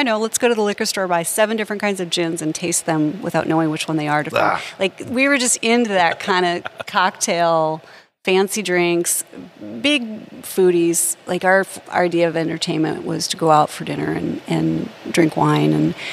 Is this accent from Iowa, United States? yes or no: no; Hallock, Minnesota, United States; I was a city girl. I grew up in Hallock.